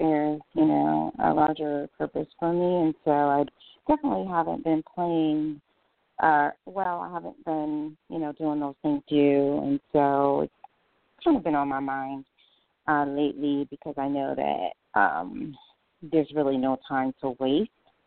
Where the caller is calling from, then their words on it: Douglasville, Georgia, United States; I'm calling from Douglasville.